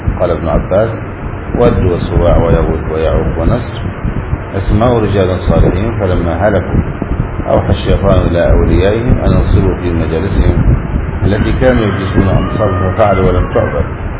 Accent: Egypt; وعندنا في مصر موجود.

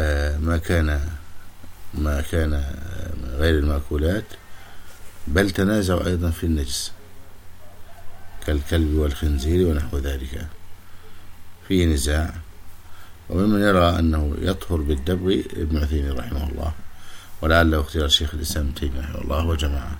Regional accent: Egypt; وأن يملأ بلدنا مصر من المياه والخيرات النافعة

